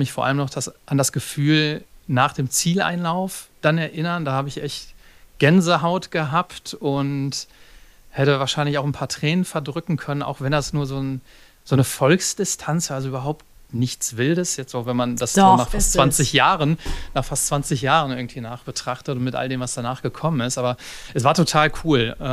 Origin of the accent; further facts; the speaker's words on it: North Rhine-Westphalia, Germany; born there; moved away; Lebe mit meiner Familie in Münsterland, habe ich schon gesagt, bin eigentlich gebürtiger Rheinländer, bin da aber schon ganz lange weg